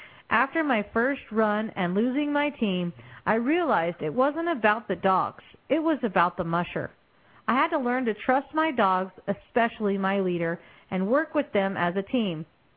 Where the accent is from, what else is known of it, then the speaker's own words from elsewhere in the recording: California, United States; Growing up in California, it wasn't taught in the schools.